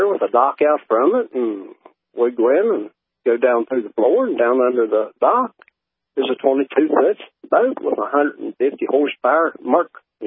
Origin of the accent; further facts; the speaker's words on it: West Virginia, United States; where are you from? Well, West Virginia.